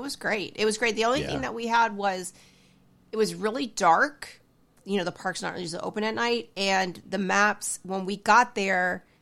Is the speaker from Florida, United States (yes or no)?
yes; Florida, United States; And I'm from South Florida